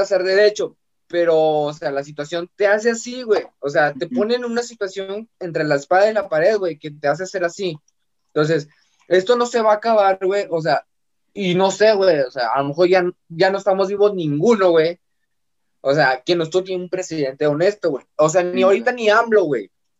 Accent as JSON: {"language": "Spanish", "country": "Mexico", "tie": "born there", "said": "Nací aquí en México, mis padres son mexicanos, lo que quieras, güey."}